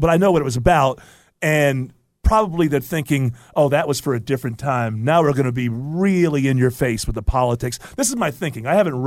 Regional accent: Detroit, Michigan, United States; Oh, you all? Yeah, I'm from Detroit.

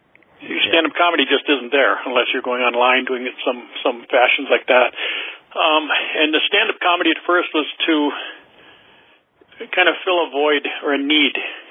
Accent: Anoka, Minnesota, United States; And we grew up in Anoka, Minnesota, and that's a suburb of, we're north of Minneapolis.

